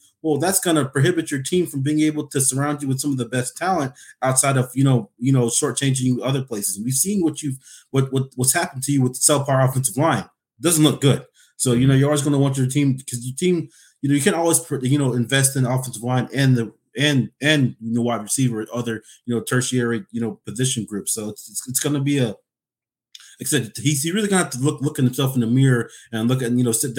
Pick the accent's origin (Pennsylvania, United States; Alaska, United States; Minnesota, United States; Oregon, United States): Alaska, United States; That's because I'm from Alaska.